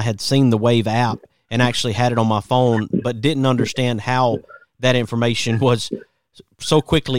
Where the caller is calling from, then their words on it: Athens, Alabama, United States; I'm coming from Athens, Alabama, so it takes me a little while.